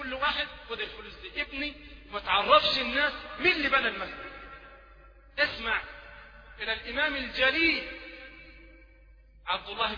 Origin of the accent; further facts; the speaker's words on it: Egypt; وهذا يذكرني ببعض الناس عندنا في مصر